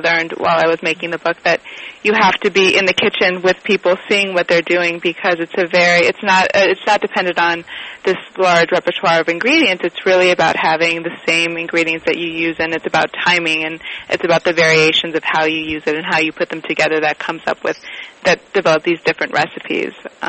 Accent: Miami, Florida, United States; born there; now in New York, United States; I was born here. I was born in Miami, and I've lived in New York almost 20 years now.

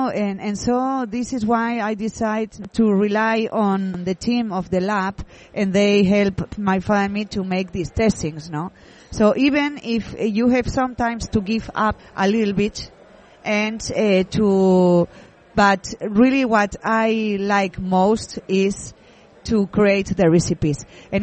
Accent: San Sebastian, Basque Country, Spain; English is a second language; I was born in San Sebastian, and I grew up very close to the restaurant.

